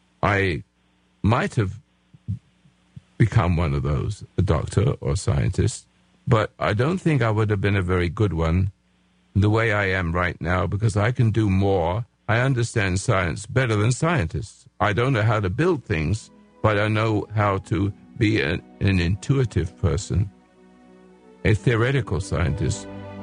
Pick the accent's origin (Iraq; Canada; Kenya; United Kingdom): United Kingdom; England; accent: English; now in Grants Pass, United States; I still got my English accent.